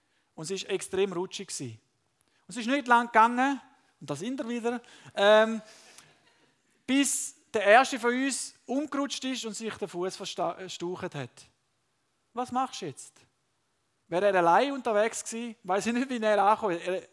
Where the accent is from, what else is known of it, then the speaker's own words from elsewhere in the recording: Panama; Es gibt einen Ort in Panama, dort wo ich aufgewachsen bin, hat es in der Nähe einen Vulkan gehabt.